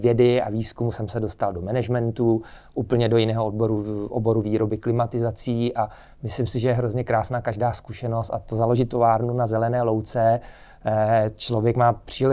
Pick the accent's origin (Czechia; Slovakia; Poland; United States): Czechia; Prague; also born or lived in Plzeň; Tak já jsem Pražák tady z Podolí a vlastně přes tu okliku Japonska jsem se dostal pak do Plzně nebo do okolí Plzně. Žil jsem vlastně 9 let převážně v Plzni.